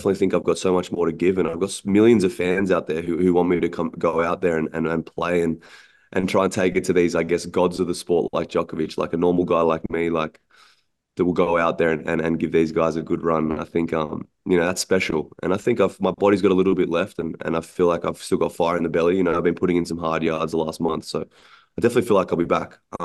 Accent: Australia; because I was from Australia and I was traveling 6-7 months a year away from my family. Because in Australia, we have barely any tournaments here.

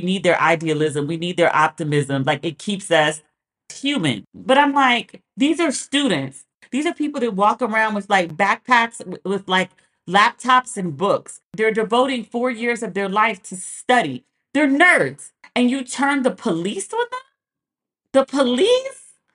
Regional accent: United States; accent: American; But I know it's really bad when casually, like, people hear my accent and just like, hey, American, account for yourself.

